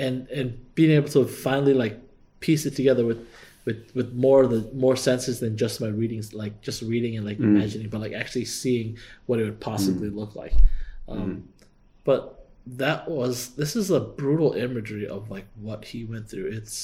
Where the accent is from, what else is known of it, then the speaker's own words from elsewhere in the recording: United States; For me, because I'm an American, I just think like small town USA, maybe 5,000 to 10,000 places